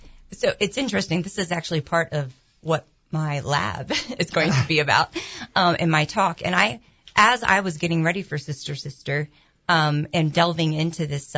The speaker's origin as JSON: {"language": "English", "town": "Frederick", "country": "United States", "said": "yes, I am from Frederick, but we experienced it here in Albuquerque"}